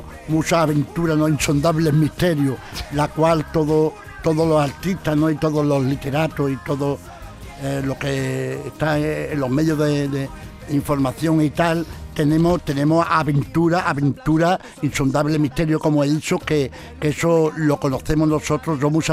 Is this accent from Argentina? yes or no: no; Jerez de la Frontera, Andalusia, Spain; Hombre, que soy de Jerez